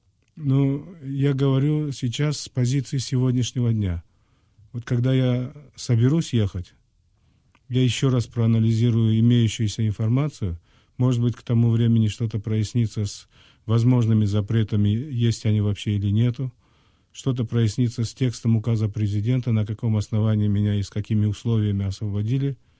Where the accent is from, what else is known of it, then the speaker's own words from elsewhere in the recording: Crimea, Ukraine; Я крымский татарин, я отношусь к этому однозначно позитивно.